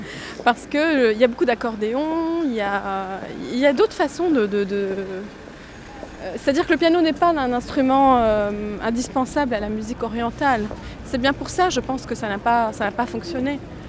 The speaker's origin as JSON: {"language": "French", "country": "Lebanon", "tie": "born or raised there", "said": "J'ai grandi au Liban, j'ai été élevée dans deux langues, le français et l'arabe"}